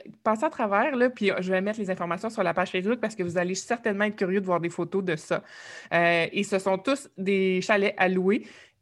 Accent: Repentigny, Quebec, Canada; Moi, j'ai grandi à Repentigny, donc avant qu'ils soient très populaires

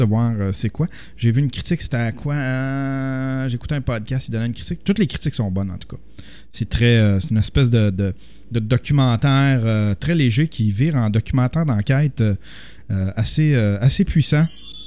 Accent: France; Je suis français et je n'ai jamais traversé l'Atlantique.

